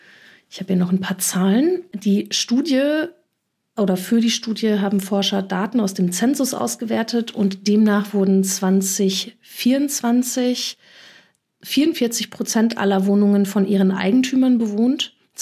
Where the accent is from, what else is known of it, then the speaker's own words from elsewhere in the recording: Rees, North Rhine-Westphalia, Germany; Also ich komme aus Rees am Niederrhein. Da sind 20.000 Einwohnerstädtchen an der holländischen Grenze.